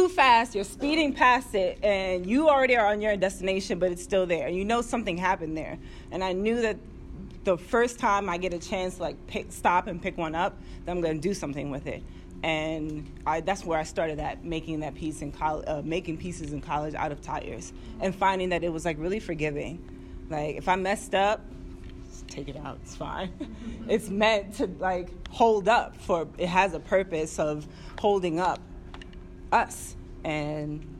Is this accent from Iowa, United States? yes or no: no; Bronx, New York, United States; I'm from the Bronx, there's like a lot of tire and mechanical shops in the Bronx, like auto mechanic shop, like come here, get your tires fixed.